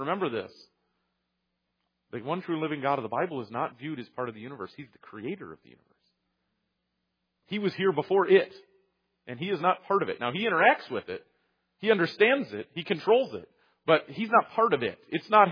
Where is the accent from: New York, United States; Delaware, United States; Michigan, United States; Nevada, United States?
Michigan, United States; I grew up near Detroit, and I was a fan of the Detroit Pistons.